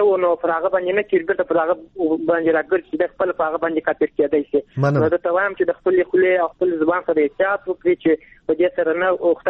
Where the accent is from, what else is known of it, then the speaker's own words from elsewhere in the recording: Kandahar, Afghanistan; له کندهار ولایت څخه یو تن محصول یم.